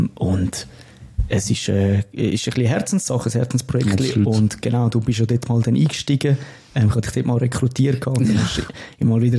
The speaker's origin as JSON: {"language": "German", "town": "Winterthur", "region": "Zurich", "country": "Switzerland", "said": "ich bin aus Winterthur. Ich bin sozialisiert worden als Winti-Fan."}